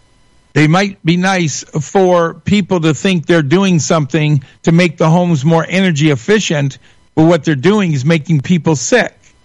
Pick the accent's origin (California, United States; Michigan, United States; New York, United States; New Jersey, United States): Michigan, United States; Granted, I'm from West Michigan. I'm in what is considered a less regulatory area than some other parts of the state